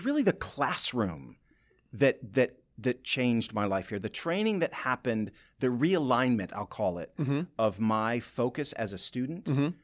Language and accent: English; Boyne City, Michigan, United States; Because I'm from Boyne City originally.